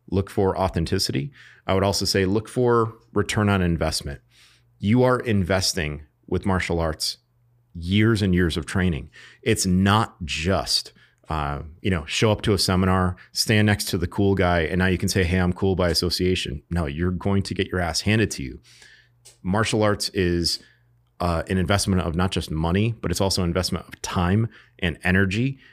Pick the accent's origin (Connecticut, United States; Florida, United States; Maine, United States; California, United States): Connecticut, United States; Bristol; preserves my legacy in my hometown because I'm an educator. I was a high school history teacher. I learned to love the outdoors in Connecticut, in Bristol.